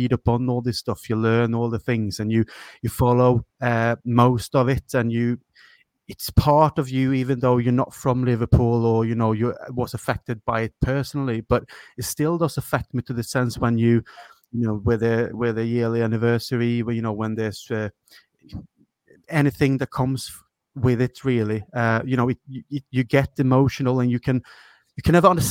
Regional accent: Sweden; English is a second language; I'm from Sweden, but I'm a Liverpool supporter

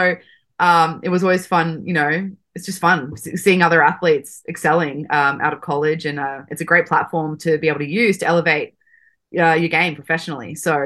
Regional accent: Sydney, New South Wales, Australia; I am from Sydney, Australia. I started tennis when I was 12.

